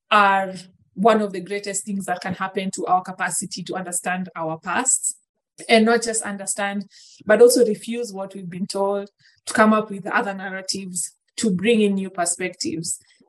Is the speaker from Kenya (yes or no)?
yes; Kenya; So we are forming the identity of one, being a Kenyan.